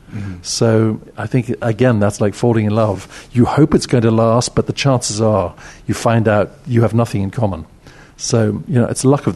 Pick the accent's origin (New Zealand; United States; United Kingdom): United Kingdom; England; I'm 62, and I'm English.